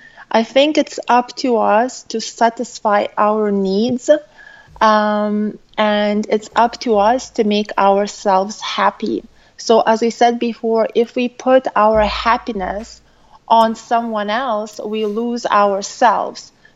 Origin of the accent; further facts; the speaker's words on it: Lithuania; accent: mix; also born or lived in Ireland / United Kingdom / Switzerland; So originally, I am from Lithuania, but I lived in Ireland for 8 years. I lived in UK for about 8 years. I lived in Switzerland for a year. So my accent is a big mix of everything.